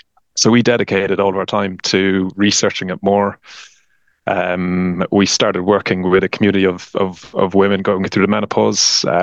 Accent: Tullamore, Leinster, Ireland; So I'm from Tullamore, County Offaly. I went to the University of Limerick and studied mechanical engineering.

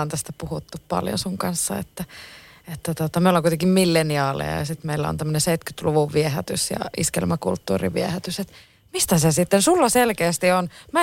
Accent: Oulu, North Ostrobothnia, Finland; vaikka mä oon Oulusta, niin mä oon paljon tuolla niin kuin maalla pyörinyt ja että niin kuin äidin, niin kuin isääidinkin luona niin kuin Kempeleessä

